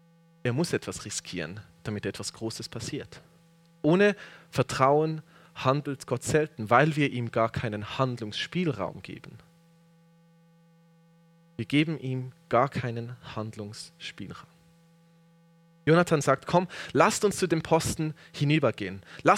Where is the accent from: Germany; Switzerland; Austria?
Switzerland; Unserem Naturell im Westen, vielleicht auch ganz besonders als Schweizer, entspricht nicht unbedingt diese Art von Tapferkeit, etwas Mutiges zu wagen.